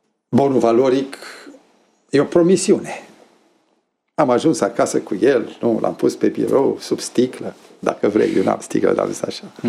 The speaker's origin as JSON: {"language": "Romanian", "country": "Romania", "said": "Și eu, care sunt român, nu, cu pantalonii cârpiți"}